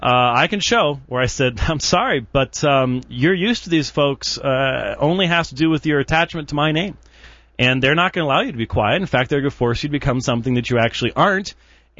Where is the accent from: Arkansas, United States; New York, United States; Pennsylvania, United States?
New York, United States; now in Phoenix, United States; I did learn to drive as a New Yorker while I was on the Long Island, because you've got to.